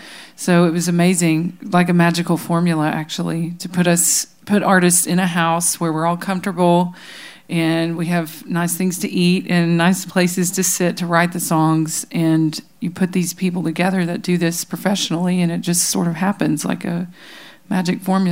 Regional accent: the South, United States; I mean, I'm from the South, so all of these colloquialisms and things that I bring to the table are totally different

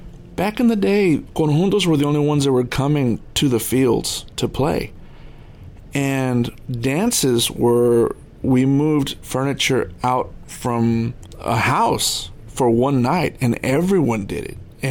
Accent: Austin, Texas, United States; I was raised here in East Austin

